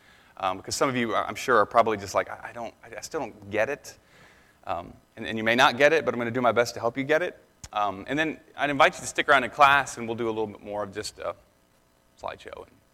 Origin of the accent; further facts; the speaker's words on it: Ohio, United States; here comes … from Ohio. You should have seen people's faces. Oh, you're from the States. Oh, interesting. Yeah, we live in Ohio.